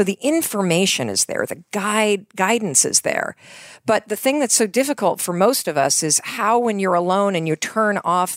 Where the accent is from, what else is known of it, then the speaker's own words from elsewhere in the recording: Michigan, United States; So I grew up in Western Michigan. Mm-hmm. I went east to college and law school